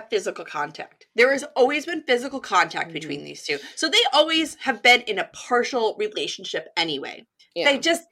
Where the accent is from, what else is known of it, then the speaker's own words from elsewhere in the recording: New York, United States; I'm from New York. I add up to everything.